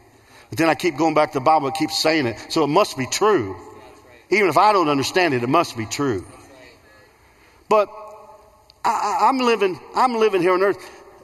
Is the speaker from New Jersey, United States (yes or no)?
no; Illinois, United States; I mean, for me as a St. Louis Cardinal fan, growing up in Central Illinois, where I was surrounded by Cardinal fans and Cubs, right in the area where it just washes over.